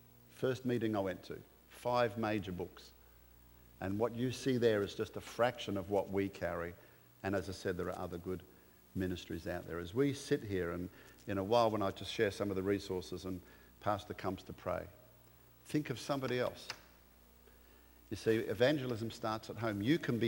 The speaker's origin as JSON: {"language": "English", "country": "Australia", "said": "So I'm from Australia originally."}